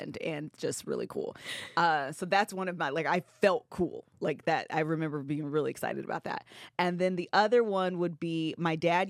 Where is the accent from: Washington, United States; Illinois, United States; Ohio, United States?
Ohio, United States; But we're from Ohio. So my dad was like, if you're going to get one, it's going to be the Buckeyes.